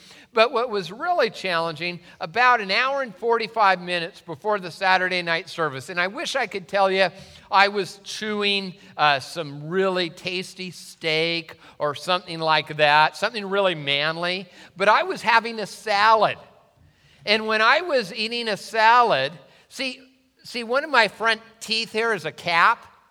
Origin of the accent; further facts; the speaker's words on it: Tacoma, Washington, United States; Now, growing up in Tacoma, I was faced with a dilemma. Do I leave them out for cultural acceptance? Or do I get these babies fixed?